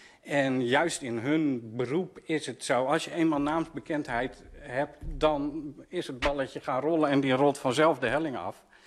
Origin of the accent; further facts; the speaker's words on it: Groningen, Netherlands; Ja, ik ben trots op Groningen, ik kom uit Groningen, maar...